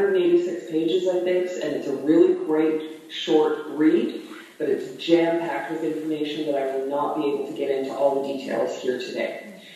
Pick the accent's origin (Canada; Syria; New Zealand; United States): Canada; British Columbia; we drove all the way up to my hometown in northern British Columbia.